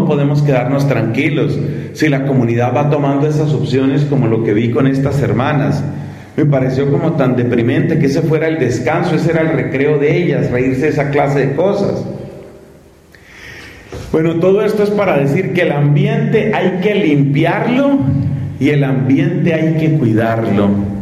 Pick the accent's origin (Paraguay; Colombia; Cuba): Colombia; Resulta que estaba viviendo yo en esa época en Chiquinquirá, en mi país